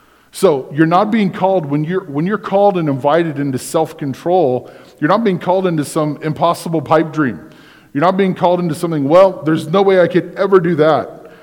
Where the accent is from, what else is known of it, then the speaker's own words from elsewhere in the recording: Kansas, United States; We're from Reno County. We know what state fair living's like.